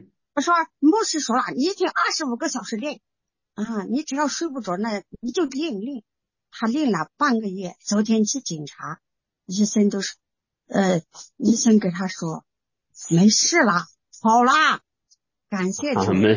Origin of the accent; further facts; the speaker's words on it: Zhejiang, China; 到我们在这台州，我们是浙江的